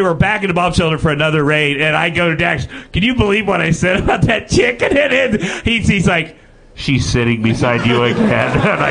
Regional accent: Iowa, United States; because she's like 100 pounds less than me, and I'm from Iowa, and we wrestle.

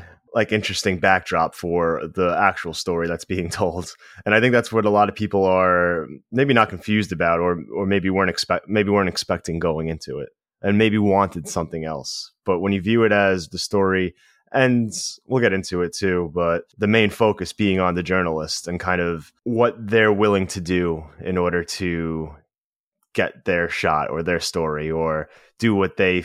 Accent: United States; being American, a war of this magnitude on our soil

